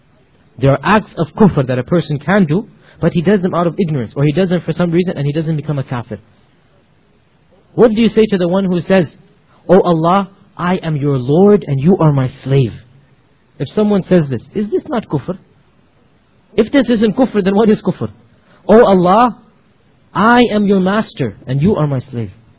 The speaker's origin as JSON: {"language": "English", "country": "Pakistan"}